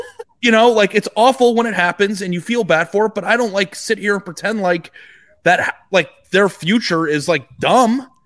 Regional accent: Scottsdale, Arizona, United States; also born or lived in Columbus, Ohio; now in Dallas, United States; I live in Dallas. I lived in Columbus, Ohio for 10 years. I grew up in Scottsdale.

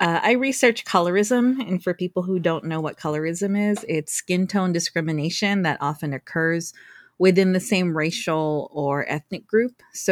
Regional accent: Guam; moved away; also born or lived in California; I'm Filipino. I was born and raised on Guam. You know, me, my brother and sister were all born and raised on Guam.

